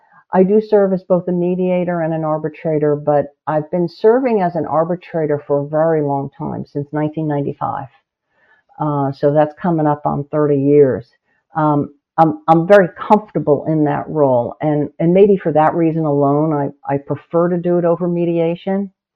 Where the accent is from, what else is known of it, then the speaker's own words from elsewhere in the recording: New York, United States; Well, I grew up on Long Island, went to school in upstate New York, went to law school in New York City, and started my legal career in New York.